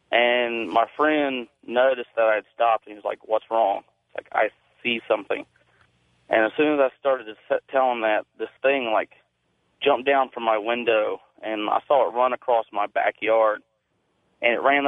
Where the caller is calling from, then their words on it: Concord, North Carolina, United States; I'm calling from Concord, North Carolina.